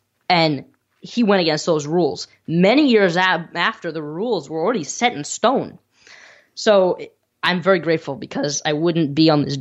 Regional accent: Toronto, Ontario, Canada; born there; I was born in Toronto.

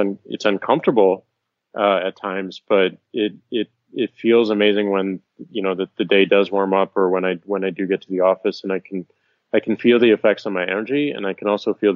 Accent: St. Louis, Missouri, United States; So I come from St. Louis, Missouri, and midway through I moved back to St. Louis.

